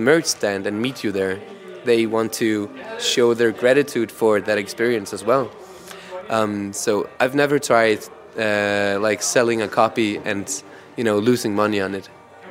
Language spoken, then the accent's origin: English; Iceland; now in Denmark; I'm actually from Iceland, but I'm in Denmark.